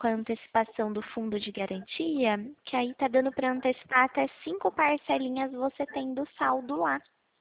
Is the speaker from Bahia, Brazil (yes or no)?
no; Itu, São Paulo, Brazil; Eu sou da cidade de Itu.